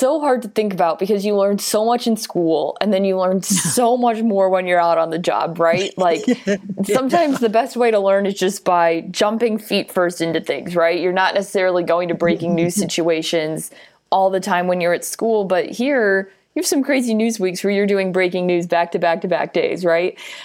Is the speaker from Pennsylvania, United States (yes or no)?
no; Naperville, Illinois, United States; And it's different for me growing up in the Chicago suburbs, where in Naperville, there were 5 public high schools.